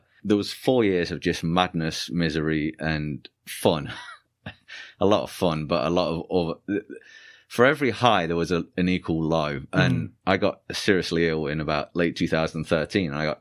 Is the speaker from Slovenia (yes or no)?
no; England, United Kingdom; now in United States; I came from England